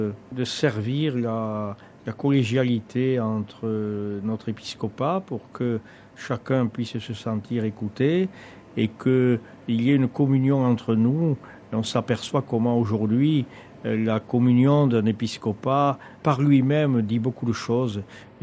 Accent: France; La ville de Marseille est une ville intéressante par rapport à la vie de la société chez nous en France

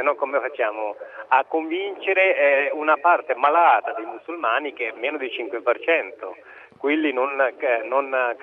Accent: Lahore, Punjab, Pakistan; Italian is a second language; Io mi ricordo a Lahore, da dove vengo io

